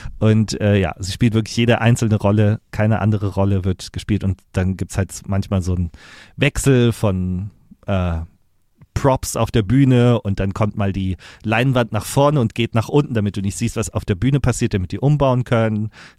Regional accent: Germany; hallo, ich bin aus Deutschland, ich bin alleine hier

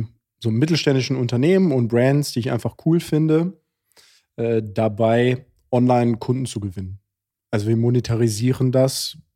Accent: Wattenscheid, North Rhine-Westphalia, Germany; gebürtig komme ich aus Wattenscheid.

